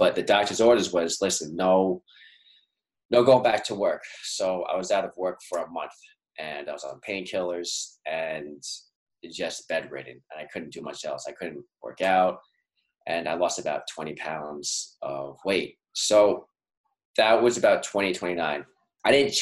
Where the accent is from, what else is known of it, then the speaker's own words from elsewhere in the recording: New York, United States; I come from New York. I grew up in New York. I come from immigrant Chinese parents. My dad's from Hong Kong. My mom's side's from mainland China.